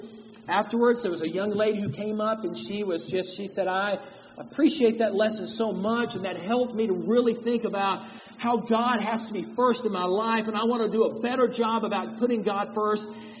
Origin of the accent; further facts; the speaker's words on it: Mississippi, United States; Hank Couchman was an elder in the congregation that I grew up down in Mississippi.